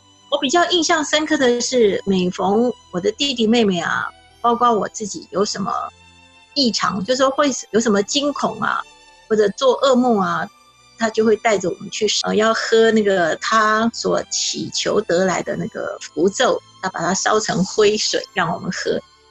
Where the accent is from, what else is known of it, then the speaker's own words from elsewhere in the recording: Taiwan; moved away as an adult; now in Canada; 我是在台湾出生的，在台湾长大读书，是因为结婚，他是加拿大公民了，结了婚以后就依亲来到加拿大。